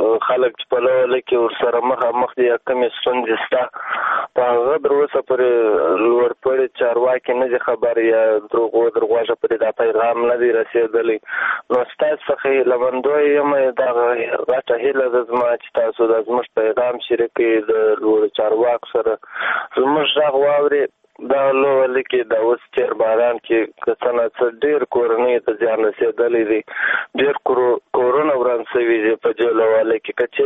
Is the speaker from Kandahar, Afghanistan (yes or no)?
yes; Kandahar, Afghanistan; د کندهار ولایت نه